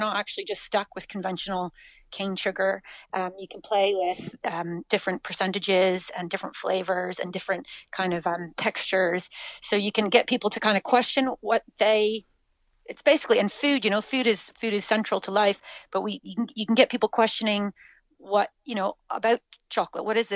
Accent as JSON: {"language": "English", "country": "Canada", "lives_now": "Clonakilty, Ireland", "said": "Canada originally, yeah. We've been in West Cork, been in Clonakilty for 12 years now, and where we are now, we've been 7 years. We're right in the town centre."}